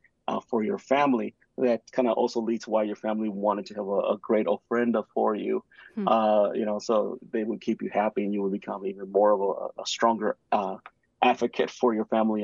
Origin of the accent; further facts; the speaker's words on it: Nicaragua; I'm originally from Nicaragua in Central America.